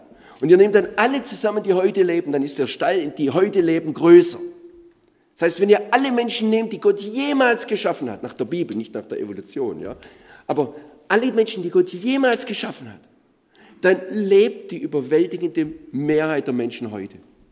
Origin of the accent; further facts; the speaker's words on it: Germany; Und ich meine, wenn man als Deutscher eingeladen wird nach Indien, da hat man natürlich dieses ganz demütige Gefühl